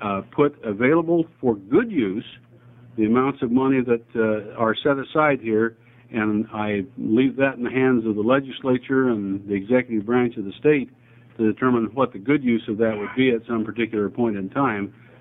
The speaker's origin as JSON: {"language": "English", "town": "Ontario", "region": "Oregon", "country": "United States", "said": "I'm from Ontario, House District 60."}